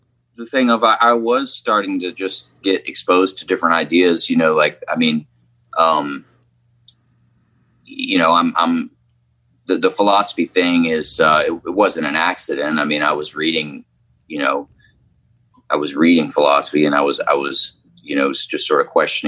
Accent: the South, United States; I grew up, growing up in the South, you know, it's not always around the most open-minded people all the time.

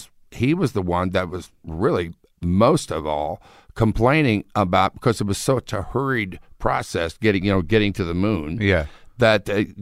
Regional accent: Houston, Texas, United States; I grew up in Houston, which is Space City.

